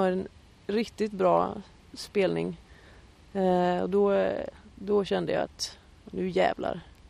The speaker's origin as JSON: {"language": "Swedish", "region": "Jönköping County", "country": "Sweden", "said": "Och då började jag spela på kulturskolan i Jönköpingstrakten där jag kommer ifrån."}